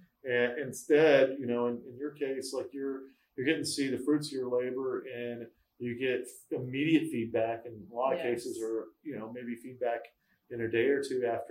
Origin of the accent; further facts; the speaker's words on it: Louisiana, United States; Well, I grew up in Louisiana, so